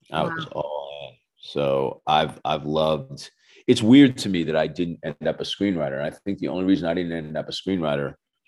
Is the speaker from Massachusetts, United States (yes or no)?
yes; Dorchester, Massachusetts, United States; I grew up in Dorchester, Massachusetts.